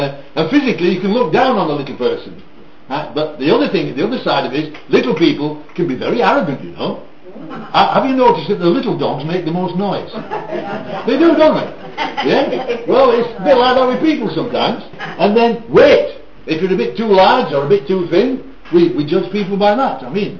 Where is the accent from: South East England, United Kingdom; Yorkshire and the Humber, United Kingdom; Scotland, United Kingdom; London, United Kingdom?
Yorkshire and the Humber, United Kingdom; I mean, you wouldn't know I came from Yorkshire, would you?